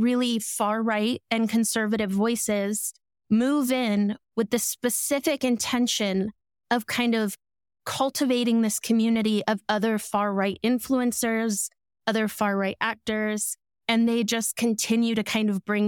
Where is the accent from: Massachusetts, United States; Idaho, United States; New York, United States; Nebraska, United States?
Idaho, United States; Eagle; And the worst experience I had was in my hometown in the Eagle 4th of July parade.